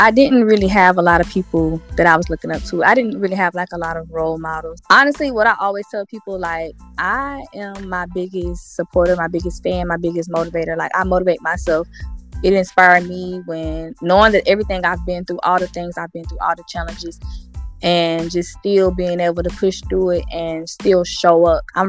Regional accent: Columbia, South Carolina, United States; I'm from Columbia, South Carolina.

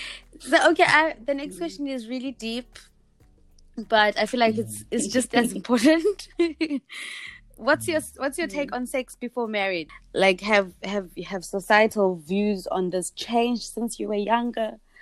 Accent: Bulawayo, Zimbabwe; I come from Bulawayo, and there's a lot of intertribal relationships there, like Shona Ndebele and other tribes

